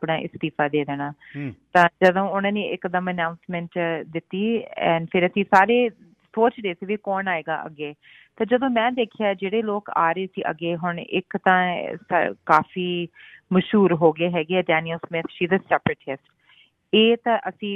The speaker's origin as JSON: {"language": "Punjabi", "town": "Calgary", "region": "Alberta", "country": "Canada", "tie": "born or raised there", "said": "First of all, ਅਤੇ ਮੇਰਾ ਜਨਮ ਇੱਥੇ ਕੈਲਗਰੀ ਦਾ ਹੈਗਾ, ਕੈਲਗਰੀ ਅਲਬਰਟਾ ਦਾ। ਮੰਮੀ ਡੈਡੀ ਮੇਰੇ ਜਲੰਧਰ ਤੋਂ ਹੈਗੇ ਆ ਅਤੇ ਮੇਰੇ ਸਹੁਰੇ ਚੰਡੀਗੜ੍ਹ ਤੋਂ ਹੈਗੇ ਆ, ਐਂਡ ਮੈਂ ਆਪਣੀ ਸਾਰੀ ਪੜ੍ਹਾਈ ਲਿਖਾਈ ਇੱਥੇ ਕੈਲਗਰੀ ਕੀਤੀ ਸੀ।"}